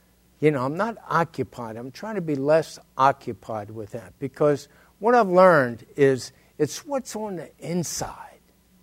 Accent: Baltimore, Maryland, United States; You know, I was raised in Baltimore. Clothes was just big thing.

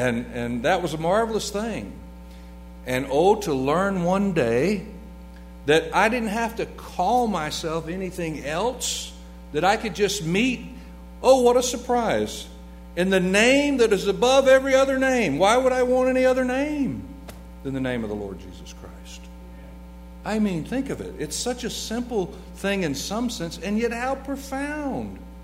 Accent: Florida, United States; also born or lived in Savannah; I was raised in the South. I'm from North Florida, which by many folks is considered South Georgia. But anyway, as I mentioned, I lived in Savannah for a while.

